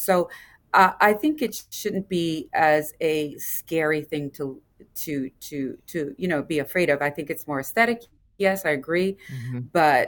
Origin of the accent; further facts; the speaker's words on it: Louisiana, United States; I come from Louisiana, LSU